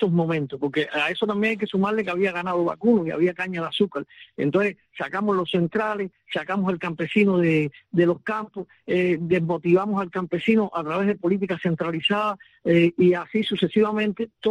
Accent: Cuba; No lo acepto como campesino cubano, no lo acepto como presidente de la Liga de Campesinos de Cuba.

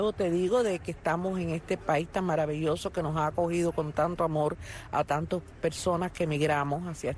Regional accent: Havana, Cuba; now in United States; De La Habana.

